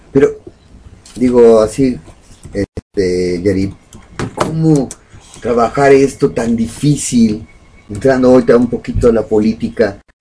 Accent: Mexico; todos somos mexicanos

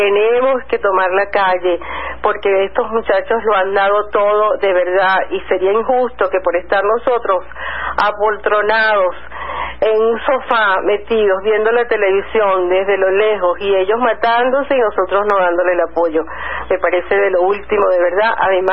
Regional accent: Venezuela; nuestro compromiso ciudadano como venezolano siempre debe ser por la justicia y libertad.

